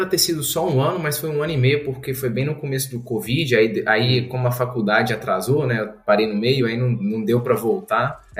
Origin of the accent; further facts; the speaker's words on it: Goiânia, Goiás, Brazil; also born or lived in Brasília; Não, beleza, eu sou de Goiânia, mas eu morava em Brasília, onde eu fiz meu ensino médio. Eu me mudei para Brasília com a família já faz bastante tempo.